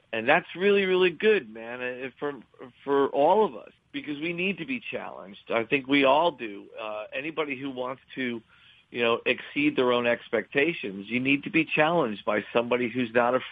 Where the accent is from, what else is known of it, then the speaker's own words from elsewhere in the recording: Sayreville, New Jersey, United States; I mean, literally, I was born in Sayreville. Born and raised in Sayreville. That's home for me.